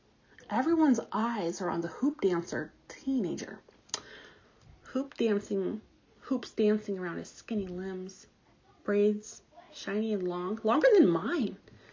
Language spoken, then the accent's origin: English; Arizona, United States; I'm not from the res, but I grew up near one in Arizona.